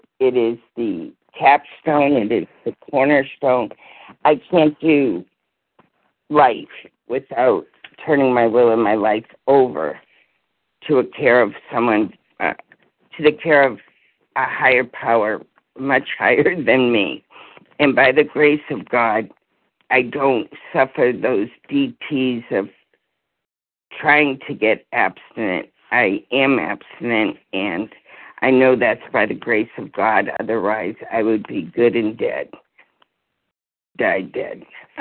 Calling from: New Hampshire, United States; I'm from New Hampshire.

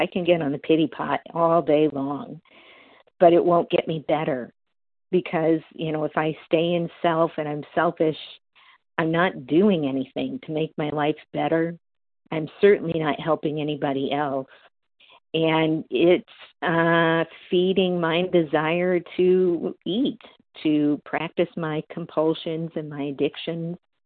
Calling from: Massachusetts, United States; Yes, I am from Massachusetts, and thank you for your service.

